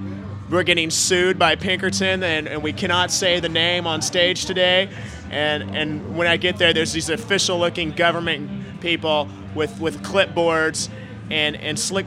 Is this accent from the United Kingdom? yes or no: no; Los Angeles, California, United States; It was in the parking lot show for my hometown, Los Angeles.